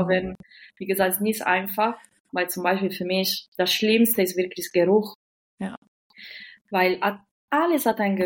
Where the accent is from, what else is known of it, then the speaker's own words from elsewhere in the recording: Italy; German is a second language; ich bin Italienerin.